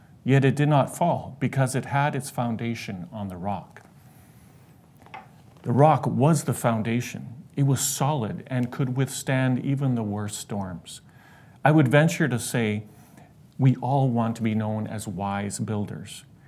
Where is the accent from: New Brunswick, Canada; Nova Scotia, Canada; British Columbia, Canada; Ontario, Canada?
British Columbia, Canada; Abbotsford; Growing up in the South Abbotsford area